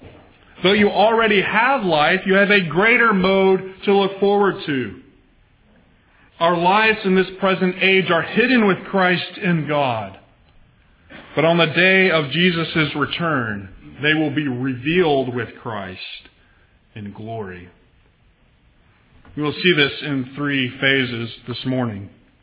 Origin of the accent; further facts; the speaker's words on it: Texas, United States; Growing up in the Plains region of Texas, where my wife and I are from, you learn one very powerful and often occurring word about the weather.